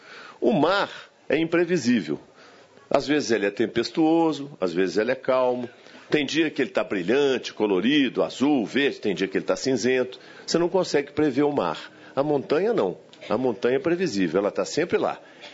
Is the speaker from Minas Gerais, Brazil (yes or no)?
yes; Minas Gerais, Brazil; Nós somos mineiros.